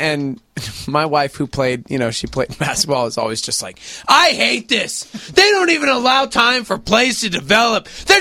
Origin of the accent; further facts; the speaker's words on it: Brooklyn, New York, United States; Growing up in Brooklyn, I was always a Nets fan because, you know, they've been in Brooklyn forever, you know.